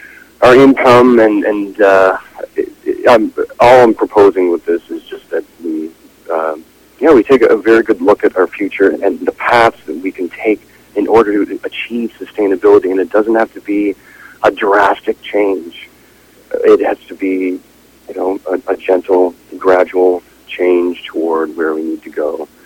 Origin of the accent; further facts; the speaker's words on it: Prince Edward Island, Canada; I will say that I'm from Prince Edward Island, and I do think that that living on an island has played into this in some way.